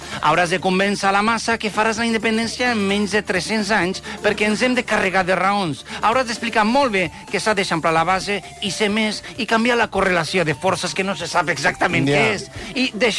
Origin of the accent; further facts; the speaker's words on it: Catalonia, Spain; Soc català